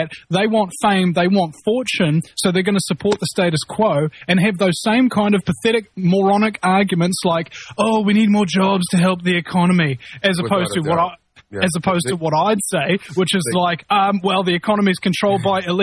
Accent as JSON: {"language": "English", "country": "New Zealand", "said": "I mean, I'm from New Zealand. I don't have an effing clue."}